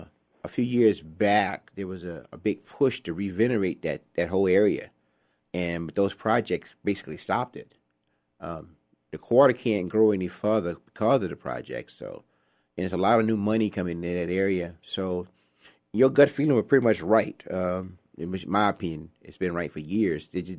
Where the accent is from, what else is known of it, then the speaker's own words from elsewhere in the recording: Boothville, Louisiana, United States; Myself, I come from the West Bank. I'm about an hour out of Lower Plaquemines, around Boothville, that area.